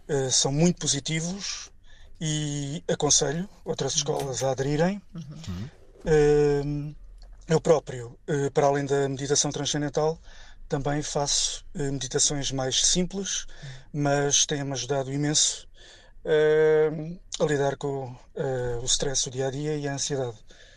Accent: Faro, Portugal; Sou de Faro

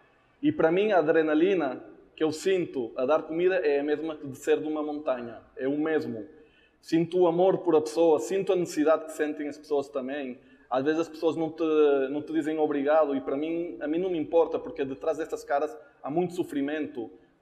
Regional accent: Venezuela; Na Venezuela, porque é o país onde eu me criei, é o país que eu, um dos países que eu amo.

